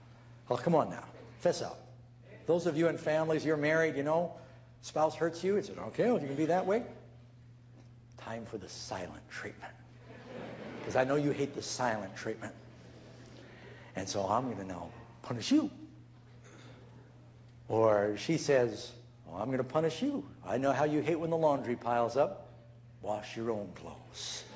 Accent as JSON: {"language": "English", "region": "California", "country": "United States", "said": "Where are you from? I'm from California. You're from California. I'm from California."}